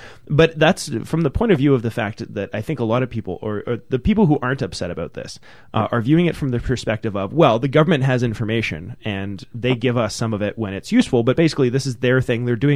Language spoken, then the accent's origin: English; Canada; as a Canadian, feels instinctively like it shouldn't be legal